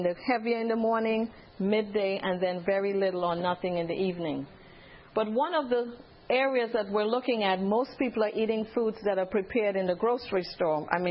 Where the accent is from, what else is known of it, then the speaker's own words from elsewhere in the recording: Trinidad & Tobago; when my husband and I were missionaries in Trinidad originally, I'm from Trinidad